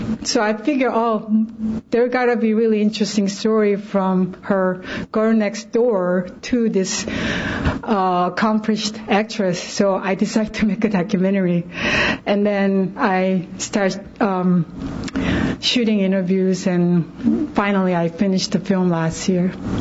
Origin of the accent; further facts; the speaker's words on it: Seoul, South Korea; moved away as an adult; also born or lived in New York; I was born in Seoul, Korea, and grew up there. And then I moved to New York in 1985 to continue my study.